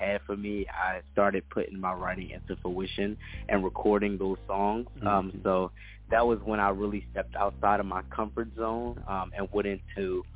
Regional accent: Philadelphia, Pennsylvania, United States; I am 17 years old. I go to school in Pennsylvania. However, I'm from Philadelphia.

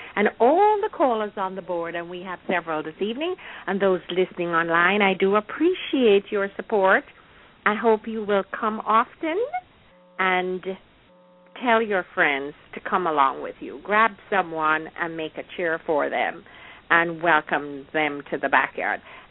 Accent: Jamaica; things will be totally gone from our period when we were growing up in Jamaica.

